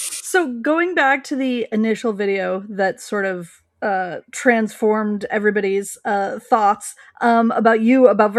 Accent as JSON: {"language": "English", "region": "West Coast", "country": "United States", "tie": "born or raised there", "said": "I grew up on the West Coast. I'm married to a New Englander."}